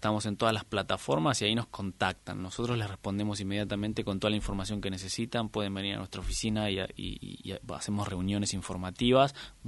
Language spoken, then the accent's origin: Spanish; Buenos Aires, Argentina; Yo también soy de la provincia.